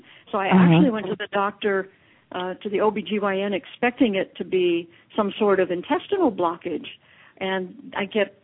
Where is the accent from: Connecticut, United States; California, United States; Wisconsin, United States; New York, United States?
California, United States; Los Angeles; born there; Well, I was born in Los Angeles, and I was privileged to have a mentor.